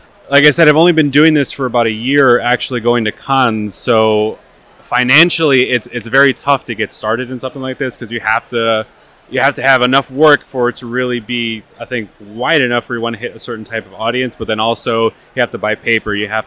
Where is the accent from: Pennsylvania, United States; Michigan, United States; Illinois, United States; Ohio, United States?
Illinois, United States; Chicago; Transportation to get my stuff too, because I'm from Chicago and New York it's quite a bit away.